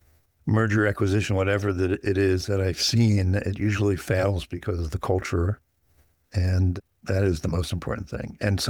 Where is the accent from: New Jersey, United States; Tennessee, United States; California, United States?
New Jersey, United States; Colonia; Well, I grew up in central New Jersey in a little town called Colonia. Suburban, single family homes